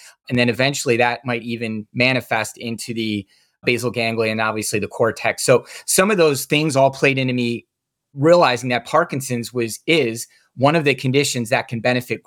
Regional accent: Midwest, United States; But growing up in the Midwest, my first fitness certification was in high school for the YMCA in Battle Creek, Michigan.

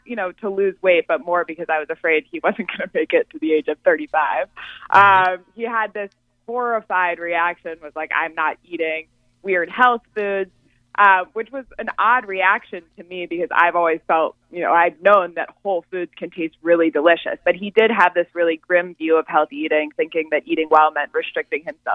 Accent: California, United States; I'm from California. I love all things grilled, avocados, you know, whole foods.

